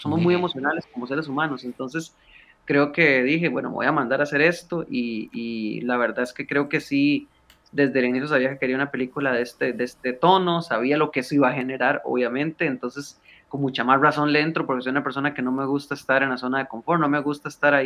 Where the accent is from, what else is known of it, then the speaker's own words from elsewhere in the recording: Costa Rica; perdón que hable así como muy tico